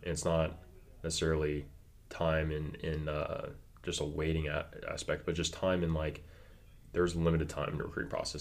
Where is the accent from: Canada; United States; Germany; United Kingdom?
United States; California; But what I'll share with you from mine is I was from California.